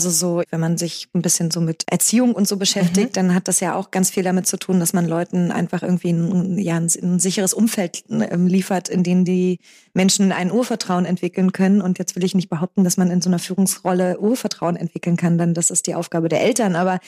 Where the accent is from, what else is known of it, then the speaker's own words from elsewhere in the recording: East Germany, Germany; dann komme ich noch dazu aus dem Osten.